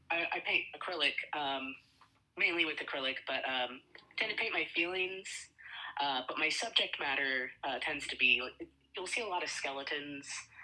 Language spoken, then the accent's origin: English; Kerr, Nebraska, United States; Oh, yeah. Let's see. I grew up in Kerr, Nebraska.